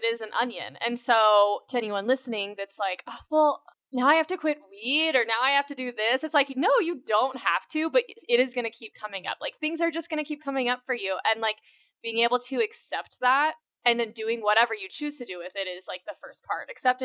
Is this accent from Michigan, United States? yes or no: yes; Michigan, United States; I grew up in Michigan. I was going to say this earlier.